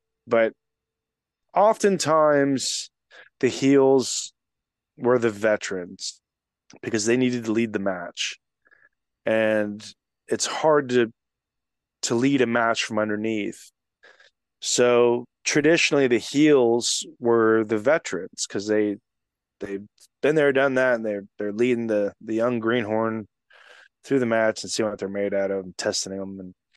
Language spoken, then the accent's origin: English; Texas, United States; Hey, I'm from Texas.